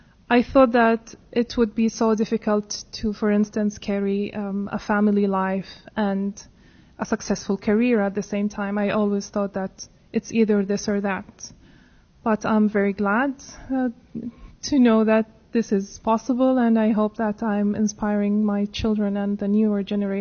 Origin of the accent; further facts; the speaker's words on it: Riyadh, Riyadh Province, Saudi Arabia; English is a second language; I am from Saudi Arabia, from Riyadh, a country where it's really hot and it's more of a desert.